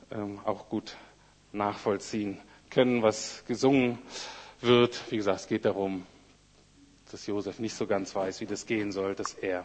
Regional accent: Bremen, Germany; ich bin aus Bremen-Nord. Wenn man in Bremen aus Bremen-Nord kommt, das ist so ein Arbeiterviertel.

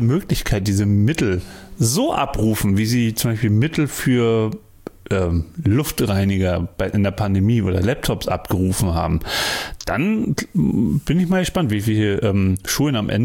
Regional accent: Berlin, Germany; Ich bin Berliner.

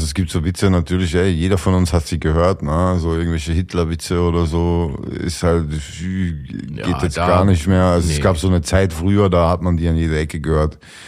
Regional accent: Austria; Also den gibt's bei uns in Österreich auch, nicht so diesen Otto Walkes Kult.

